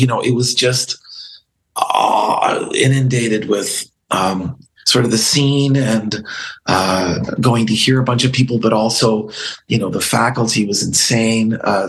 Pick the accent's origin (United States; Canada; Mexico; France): Canada; Guelph, Ontario; I was also living in Van Nuys, where there were a lot of gangs and a lot of gang violence. And I was born and raised in Guelph